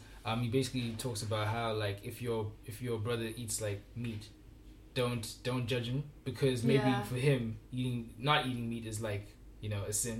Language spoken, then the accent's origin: English; Zimbabwe; listening to this sermon preached at my church back home in Zimbabwe.